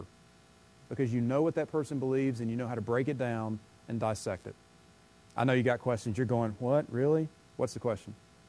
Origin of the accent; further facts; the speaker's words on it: South Carolina, United States; I'm originally from South Carolina, married.